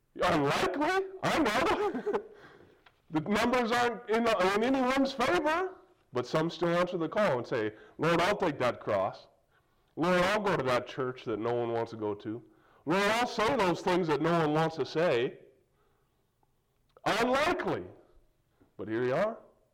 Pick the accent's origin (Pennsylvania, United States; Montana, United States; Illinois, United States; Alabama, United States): Montana, United States; Billings; I'm from Billings. How many people from Billings are King James only independent Baptists?